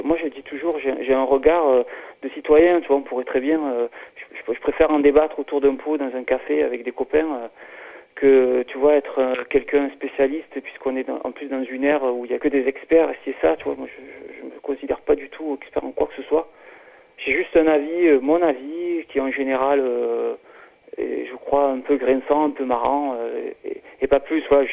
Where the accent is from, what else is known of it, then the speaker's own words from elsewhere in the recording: Marseille, Provence-Alpes-Côte d'Azur, France; moved away; Je suis à Marseille, ouais. Enfin, j'ai grandi à Marseille, mais il y a presque 20 ans que j'ai quitté cette ville.